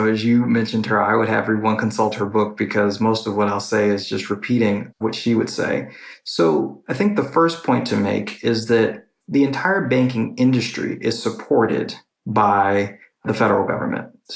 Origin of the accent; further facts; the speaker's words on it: New York City, New York, United States; now in Washington, United States; Well, I'm from New York City, and I'm living in Washington, D.C.